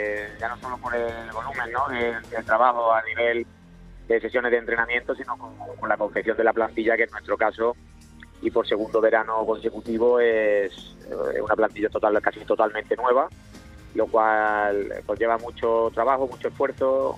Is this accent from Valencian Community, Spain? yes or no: no; Córdoba, Andalusia, Spain; nos hemos criado en Córdoba y ahí fue donde nos sentimos, y la verdad que toda mi familia es íntegramente de Córdoba.